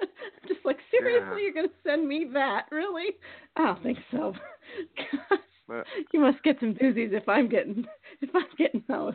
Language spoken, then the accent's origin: English; Iowa, United States; because I grew up in Iowa, and he was speaking